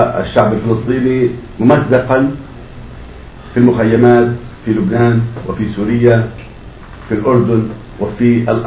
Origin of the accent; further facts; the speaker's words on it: Jenin, West Bank, Palestine; perché a parte per me Palestina tutta è sacra, e io sono di Jenin